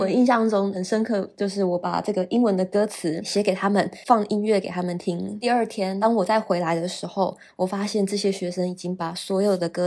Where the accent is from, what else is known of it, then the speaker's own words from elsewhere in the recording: Canada; 我在加拿大长大，我的大学本科跟第一个硕士也都是在加拿大英属哥伦比亚大学 University of British Columbia 完成的。